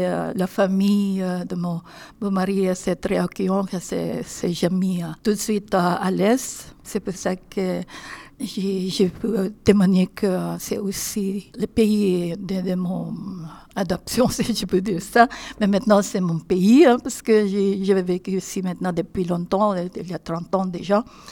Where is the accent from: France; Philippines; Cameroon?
Philippines; moved away; je viens de Philippines.